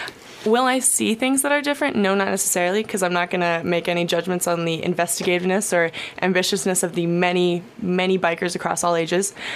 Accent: New York, United States; For me, I'm from New York, so it was very exciting I saw New York City in a way I never had before.

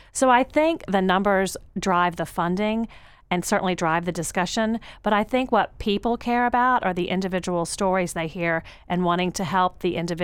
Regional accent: the South, United States; accent: Southern; It also made it pretty easy to handle Senator Menendez from New Jersey, who was bowled over by my Southern accent

